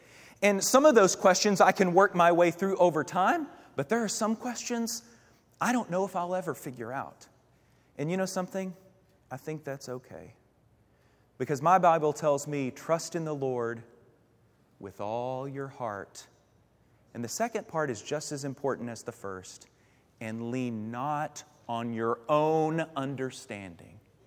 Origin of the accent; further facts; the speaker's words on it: Kentucky, United States; I'm from Kentucky, so it was a little later than what y'all are probably used to here in Florida.